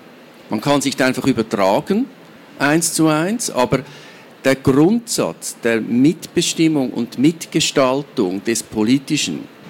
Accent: Switzerland; als Schweizer Historiker gemerkt, dass wir in der Schweiz das gar nicht so genau erforscht haben.

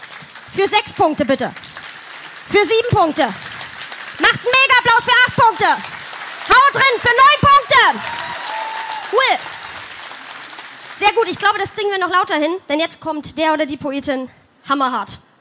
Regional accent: Halle, Saxony-Anhalt, Germany; Gut, ich komme aus Halle, das ist schon schlimm genug

